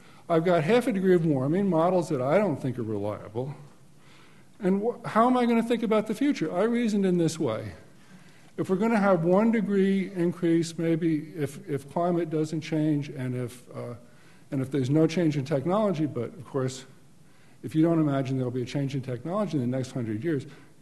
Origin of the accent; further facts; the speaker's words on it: Long Island, New York, United States; also born or lived in California; I grew up in Long Island, and when I was a kid, we always had days off from school for hurricanes.